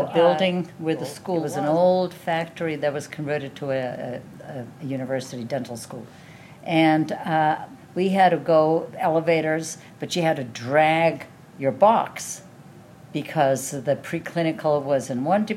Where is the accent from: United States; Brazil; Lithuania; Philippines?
Lithuania; Yes, it was quite amazing because I'm from Lithuania